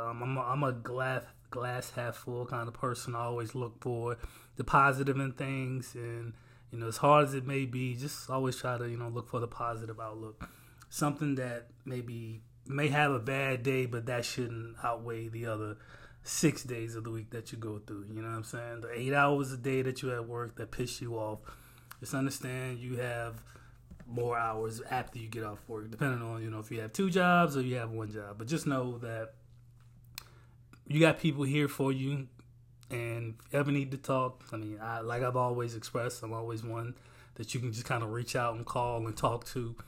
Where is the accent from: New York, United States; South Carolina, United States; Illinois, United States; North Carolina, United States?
South Carolina, United States; I am from South Carolina. Let's remember that.